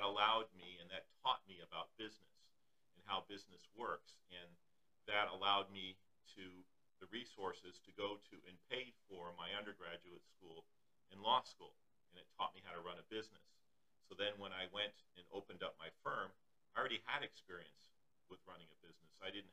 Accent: Miami, Florida, United States; also born or lived in France / United Kingdom; I was born in Miami and raised in the South Florida area, and I lived in France and in the United Kingdom, so I have experience living outside of the United States.

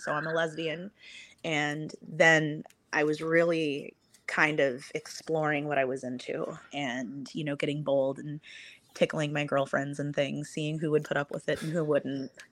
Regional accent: Arizona, United States; loving the summertime growing up in Arizona

